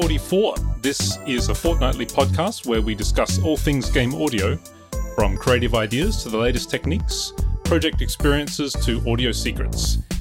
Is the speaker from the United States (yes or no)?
no; Australia; Well, I'm Australian, which means I'm somehow, for some strange reason, it is mandatory for me to be like a complete fanboy